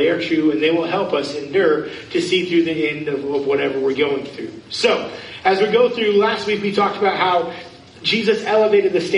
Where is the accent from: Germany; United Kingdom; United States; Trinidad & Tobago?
United States; Florida; I grew up in Florida, so I grew up as a beach kid